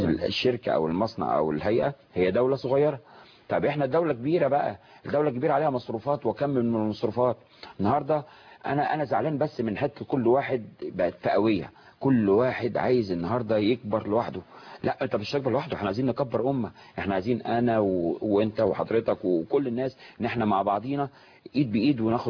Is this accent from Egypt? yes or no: yes; Egypt; احساسنا احنا كمواطن مصري بحب مصر